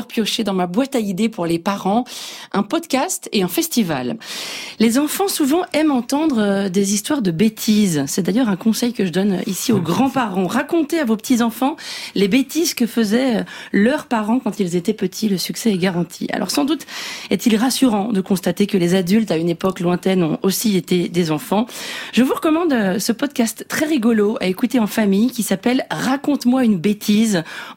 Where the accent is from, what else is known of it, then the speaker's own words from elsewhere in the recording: Lyon, Auvergne-Rhône-Alpes, France; d'autant que je suis lyonnaise.